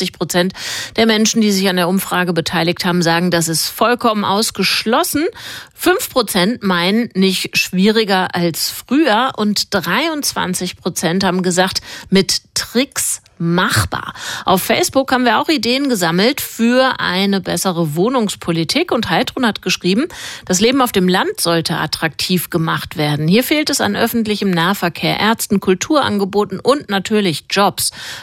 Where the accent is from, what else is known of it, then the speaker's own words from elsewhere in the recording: Hesse, Germany; Kenne ich komme aus Hessen, kenne da auch die Radiolandschaft.